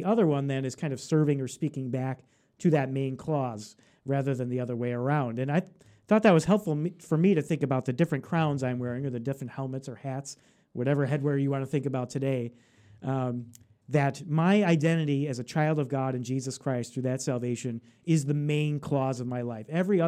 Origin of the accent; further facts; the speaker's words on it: United States; I grew up here in the United States and very much a Western culture, influenced by the Western culture in my life